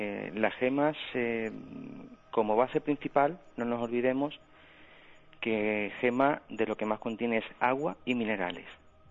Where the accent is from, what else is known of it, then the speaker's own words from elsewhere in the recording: Málaga, Andalusia, Spain; Soy de Málaga, pero de padre árabe.